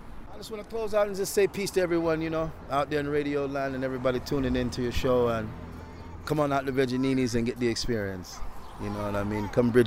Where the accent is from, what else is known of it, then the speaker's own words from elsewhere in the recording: San Pedro, Belize District, Belize; now in Detroit, United States; I'm from Belize, San Pedro, the island of love.